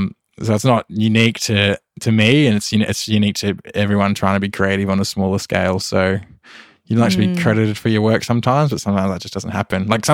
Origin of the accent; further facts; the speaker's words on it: Australia; It can be very isolating being Australian. It's a long way from everywhere.